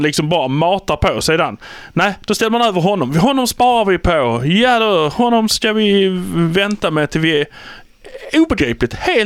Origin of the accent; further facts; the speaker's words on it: Malmö, Skåne, Sweden; Vi är från Malmö.